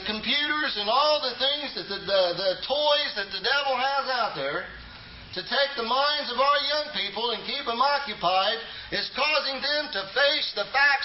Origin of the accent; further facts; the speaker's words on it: Ohio, United States; I'm from Ohio.